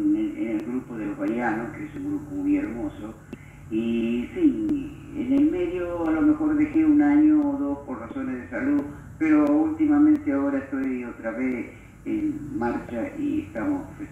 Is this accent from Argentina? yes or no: yes; Sastre, Santa Fe, Argentina; also born or lived in San Carlos Centro; Yo vine de muy chico, de la edad de 9 años, a Sastre. Soy de San Carlos Centro, departamento de Las Colonias, donde nací y después, por razones de familia, hemos venido a vivir a Sastre.